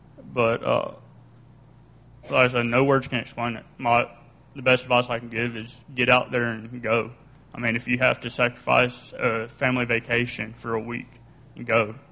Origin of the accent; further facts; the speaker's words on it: United States; Why did God choose me to be born and raised in America when you go to a foreign country and you see what kind of conditions they're living in?